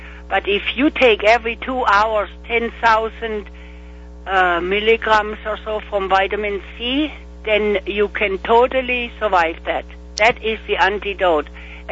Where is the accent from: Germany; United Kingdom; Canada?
Germany; now in United States